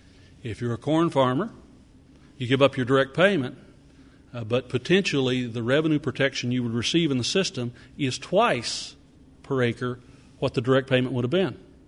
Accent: Oklahoma, United States; Understand, I come from Oklahoma. We are a corn deficit state.

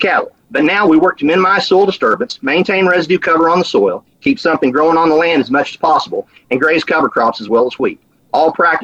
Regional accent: Oklahoma, United States; born or raised there

